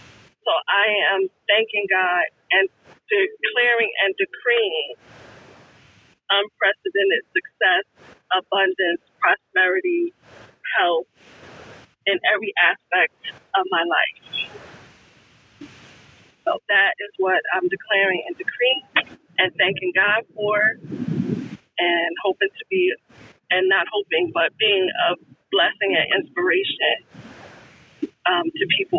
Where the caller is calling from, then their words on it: New Jersey, United States; Hi, I am calling from New Jersey